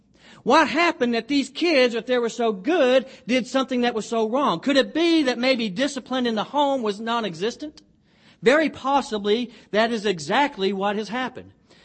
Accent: Alabama, United States; even though I am from Alabama.

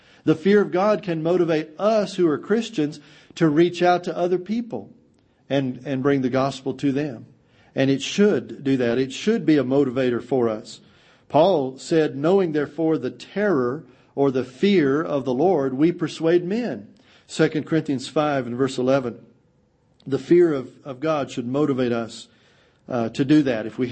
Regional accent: Austin, Texas, United States; No, I'm from Austin, Texas. I went to UT.

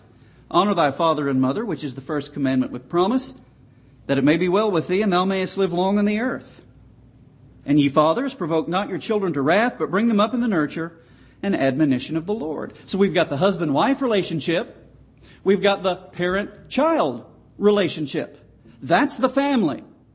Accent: Texas, United States; born there; I was born in Texas, so I'm not picking on anybody here.

